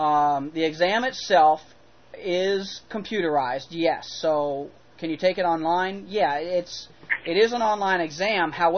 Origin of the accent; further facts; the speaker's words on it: Southern United States, United States; I'm from the South, man. RC Cola, man.